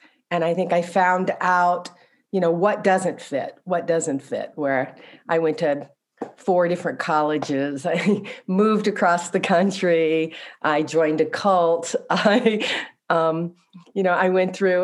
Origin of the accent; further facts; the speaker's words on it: the South, United States; But in my own childhood, I grew up in the Deep South during the time of the Civil Rights Movement.